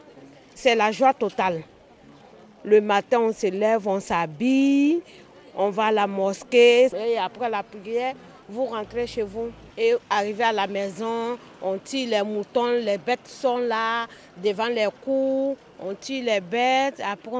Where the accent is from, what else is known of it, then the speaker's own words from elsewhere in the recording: Côte d’Ivoire; now in France; Je suis de la Côte d'Ivoire.